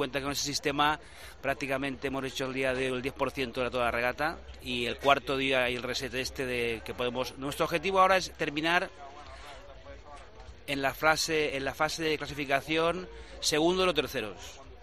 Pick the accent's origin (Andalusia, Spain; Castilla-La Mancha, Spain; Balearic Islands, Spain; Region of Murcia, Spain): Balearic Islands, Spain; yo soy armador mallorquín